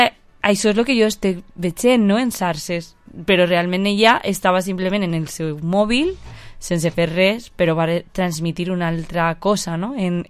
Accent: Les Alqueries, Valencian Community, Spain; jo sempre ho porto a la meua terreta perquè Lidón Valer és la directora musical de la banda de les Alqueries, Susana.

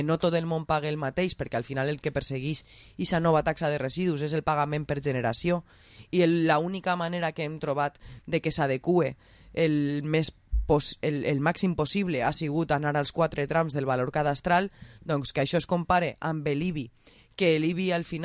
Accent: Valencian Community, Spain; crec que nosaltres com a valencians i com a una comunitat autònoma també amb fonamentació i raons històriques

